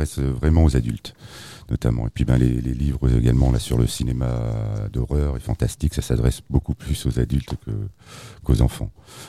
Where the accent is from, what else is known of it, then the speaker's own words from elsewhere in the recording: Camaret-sur-Mer, Brittany, France; also born or lived in Saint-Nazaire; J'ai écrit mes premiers poèmes à 12 ans, en arrivant en fait à Camaret, en 5e à Camaret. Je suis né à Saint-Nazaire